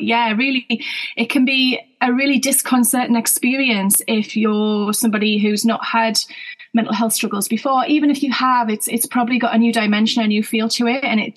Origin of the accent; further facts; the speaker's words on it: North East England, United Kingdom; now in Devon, United Kingdom; I'm not from there originally. A lot of people will be able to tell that already from my accent. So I'm from the northeast of England originally, near Newcastle. But I live down in Devon with my Turkish husband